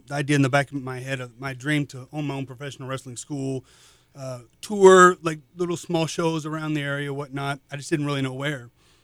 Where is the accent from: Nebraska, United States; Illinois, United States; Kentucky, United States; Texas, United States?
Kentucky, United States; Louisville; and I grew up outside of Louisville, Kentucky, in the metropolitan area there.